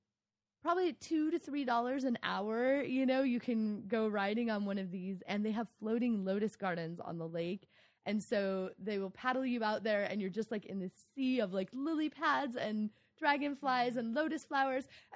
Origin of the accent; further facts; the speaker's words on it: United States; I realize how much, as an American, I feel like I'm entitled to.